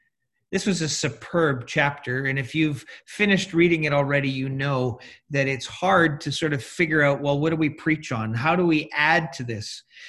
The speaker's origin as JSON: {"language": "English", "town": "Winnipeg", "region": "Manitoba", "country": "Canada", "tie": "born or raised there", "said": "I grew up in Winnipeg for a little while. I went to a school called MBCI. That was my high school."}